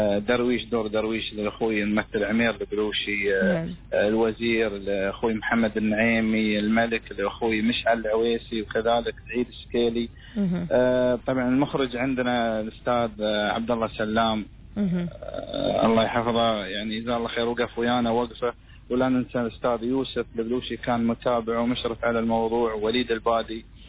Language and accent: Arabic; Oman; فالمسرحي عندنا في عمان يتميز بهذه الصفات.